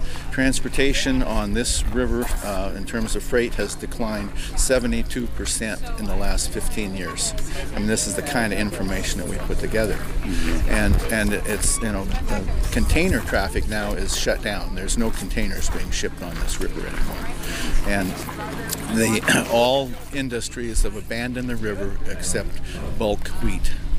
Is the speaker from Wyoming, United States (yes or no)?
no; Lewiston, Idaho, United States; You know, I grew up in Lewiston, Idaho, and they grew wheat all around there before the dams ever went in.